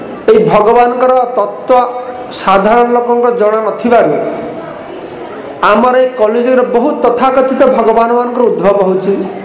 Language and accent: Odia; Odisha, India; now in Bengaluru, India; ମୁଁ ବେଶୀ ସମୟ ବେଙ୍ଗଲରେ ରହେ, ମଝିରେ ମଝିରେ ଓଡ଼ିଶା ଆସେ